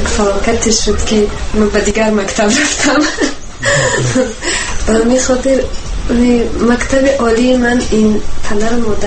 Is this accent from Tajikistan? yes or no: yes; Tajikistan; ماه می 21 سال تولدم 1989. و زیاد فخر میکنم که فرزندی تاجیکم و تاجیک زبانم.